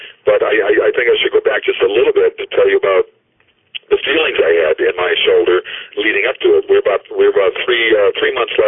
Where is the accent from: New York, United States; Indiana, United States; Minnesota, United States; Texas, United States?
Minnesota, United States; I'm fascinated with tornadoes growing up in Minnesota, and you get them in Michigan.